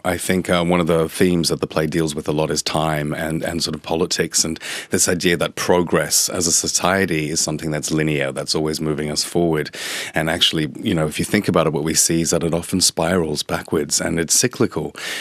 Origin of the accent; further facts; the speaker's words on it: Johannesburg, Gauteng, South Africa; Well, I grew up in South Africa in Johannesburg, and this was during the height of apartheid, so we had a lot of sanctions against us.